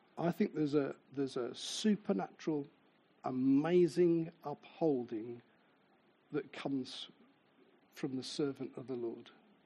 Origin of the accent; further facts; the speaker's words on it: Willenhall, West Midlands, United Kingdom; Yeah, but I'm from Willenhall.